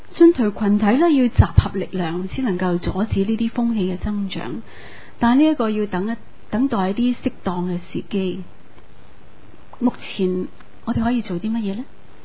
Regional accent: Tsuen Wan, Hong Kong; 我小时候住荃湾，我记得是在众安街

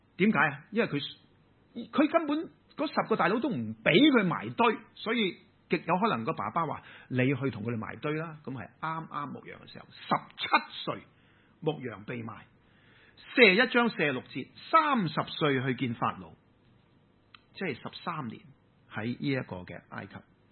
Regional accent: Hong Kong

